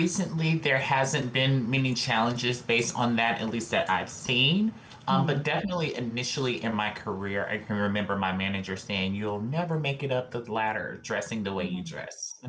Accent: Deep South, United States; You know, that's just how I was raised in the Deep South.

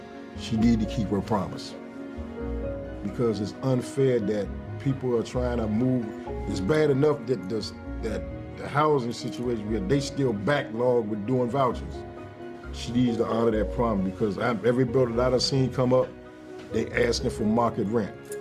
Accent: Washington, District of Columbia, United States; I was born in Washington, D.C. I used to live in Benning Courts, now I live in Capitol Vista Apartments. D.C. born and bred, been here 55 years.

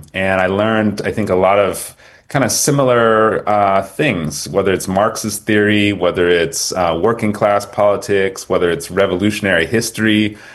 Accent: Manchester, Connecticut, United States; born there; So I was born in Manchester, Connecticut, to a white American mother and a black Kenyan father. And my parents split when I was very young. And I grew up with my mother, who was a teacher by profession.

